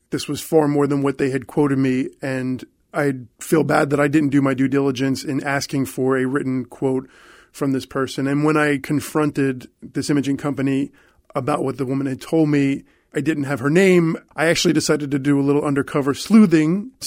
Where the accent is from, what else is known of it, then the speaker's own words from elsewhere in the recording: St. Petersburg, Florida, United States; I'm from St. Petersburg.